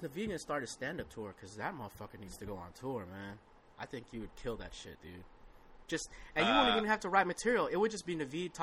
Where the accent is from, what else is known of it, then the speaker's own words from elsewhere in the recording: Philippines; I'm Filipino.